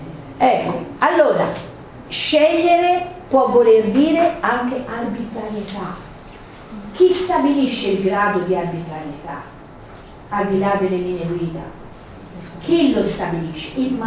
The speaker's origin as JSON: {"language": "Italian", "region": "Tuscany", "country": "Italy", "said": "io insomma sono toscana, sono operata in Toscana"}